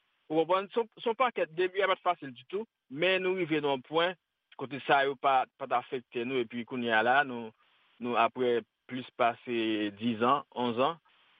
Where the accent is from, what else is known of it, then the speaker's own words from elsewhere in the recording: Washington, District of Columbia, United States; je viens de Washington, DC.